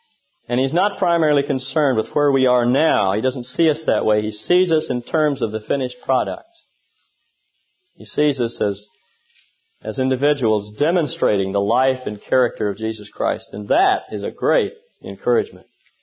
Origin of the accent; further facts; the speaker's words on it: Dallas, Texas, United States; When I was a kid growing up in Dallas, Texas, I used to get up every Saturday morning